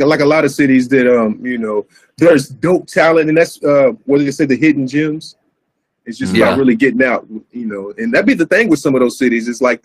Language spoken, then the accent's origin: English; Tennessee, United States; also born or lived in Kentucky; I was born in Kentucky, but I grew up in Tennessee, both small towns, and then I came to Atlanta